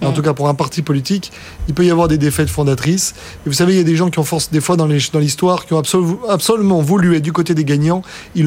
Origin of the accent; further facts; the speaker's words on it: Marseille, Provence-Alpes-Côte d'Azur, France; born there; je suis né à Marseille